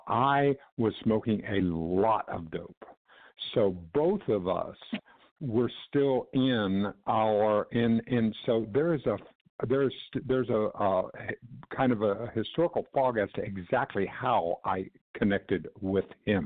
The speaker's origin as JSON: {"language": "English", "region": "Texas", "country": "United States", "tie": "born or raised there", "said": "And I grew up in South Texas. And in South Texas, there was so little information."}